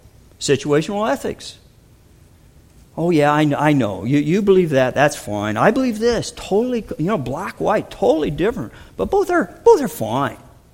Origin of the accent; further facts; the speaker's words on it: United States; I'm a state turkey. I come from America. United States.